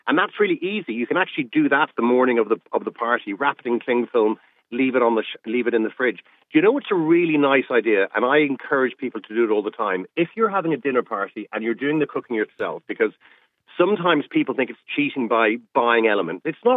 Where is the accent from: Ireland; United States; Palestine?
Ireland; Leinster; in the sitting room where we grew up in County Offaly